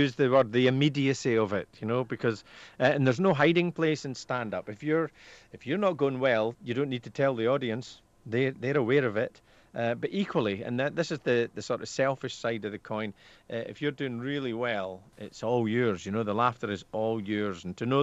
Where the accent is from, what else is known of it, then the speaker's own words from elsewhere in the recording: Scotland, United Kingdom; I grew up in Perthshire, Rob. Beautiful rural Perthshire, villages like Callander and Killin.